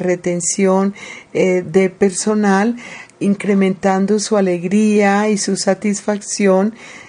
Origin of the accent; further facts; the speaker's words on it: Bogotá, Colombia; vengo de Bogotá, Colombia.